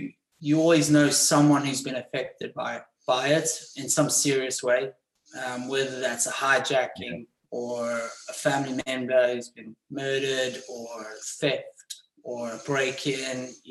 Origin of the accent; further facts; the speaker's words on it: Johannesburg, Gauteng, South Africa; I was born in Johannesburg, and it was just a different world. South Africa, it's a fantastic, beautiful country.